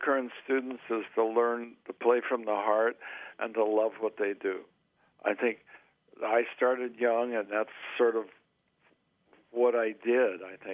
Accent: Sedalia, Missouri, United States; I was not exposed to very much music growing up in Sedalia, but I did have that jazz experience and background.

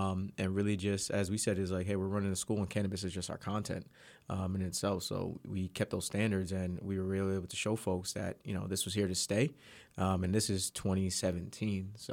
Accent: East Coast, United States; growing up on the East Coast, especially, you know, New York and things of that sort, and New Jersey, you're just like, oh man, that's not coming this way, mm-hmm.

